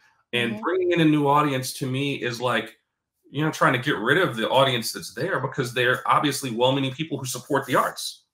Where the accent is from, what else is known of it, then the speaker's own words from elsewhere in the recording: Brooklyn, New York, United States; bring it all the way back to growing up in Brooklyn.